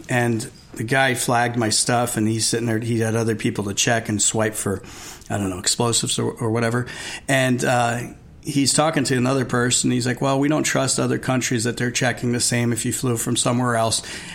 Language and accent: English; Arizona, United States; well, yeah, I'm from Arizona. We like carry our guns, you know, we carry them around, right?